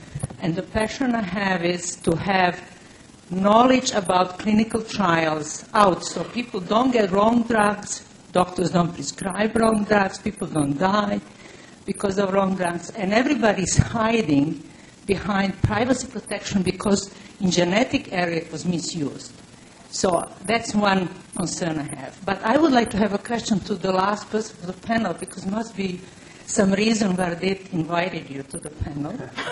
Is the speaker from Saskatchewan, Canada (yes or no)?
no; Montreal, Quebec, Canada; I'm from Montreal